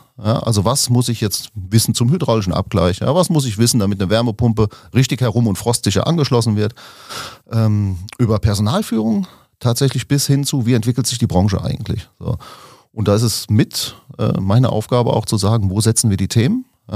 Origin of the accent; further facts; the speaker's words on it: Rhineland-Palatinate, Germany; ursprünglich komme ich aus dem Westerwald, bin Jahrgang 77.